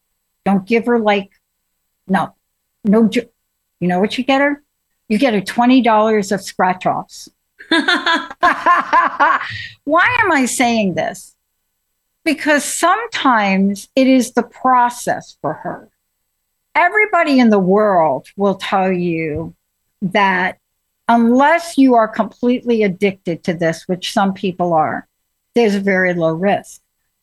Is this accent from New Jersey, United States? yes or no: yes; New Jersey, United States; And we grew up in New Jersey, which I think was one of the first lottery states.